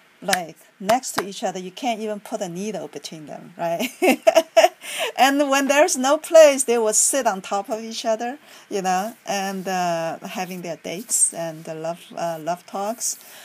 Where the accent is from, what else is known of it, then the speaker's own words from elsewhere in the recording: Shanghai, China; Growing up in Shanghai and also on the island fed in East China Sea, which is fed by the Yangtze River.